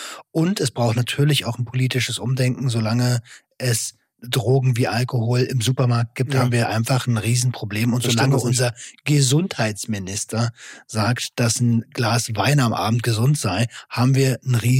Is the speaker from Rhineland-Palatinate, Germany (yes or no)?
no; Berlin, Germany; Zweimal, weil als Berliner kommst du nicht so oft nach Hamburg.